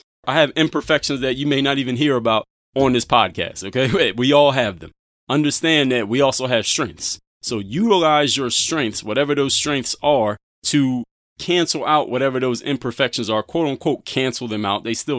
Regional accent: Philadelphia, Pennsylvania, United States; I choose to get that Philly cheesesteak when I'm in my hometown of Philadelphia

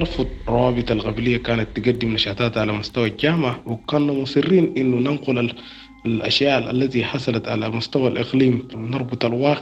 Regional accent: Egypt; moved away; كانت الهجرة من مصر إلى ليبيا إلا كان عن طريق تهريب. وخلاص دفعت فلوس التهريب وانتقلت من القاهرة إلى اسكندرية

